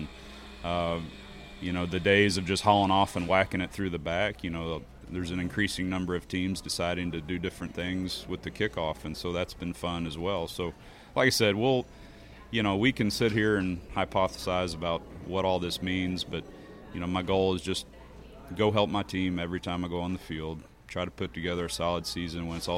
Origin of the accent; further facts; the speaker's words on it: Texas, United States; You know, a kid growing up in Texas, I had never kicked in the cold